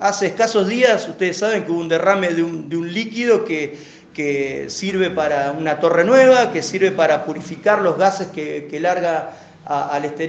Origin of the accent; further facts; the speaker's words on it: Olavarría, Buenos Aires Province, Argentina; los laburantes somos de Olavarría, están encuadrados en la minería